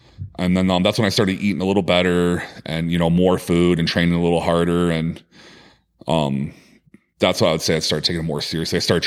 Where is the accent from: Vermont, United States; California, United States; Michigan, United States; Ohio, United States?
Ohio, United States; Cleveland; like I'm from Cleveland, Ohio, and nobody around me dieted or competed or, you know, lived that fitness lifestyle.